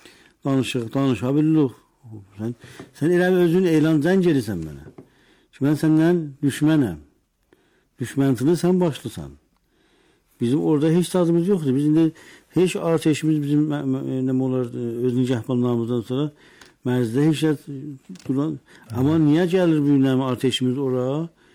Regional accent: Iran; Amma biz İranlıyıq

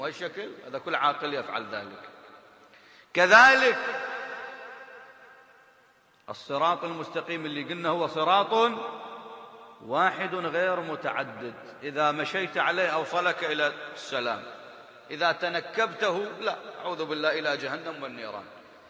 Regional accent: Iraq

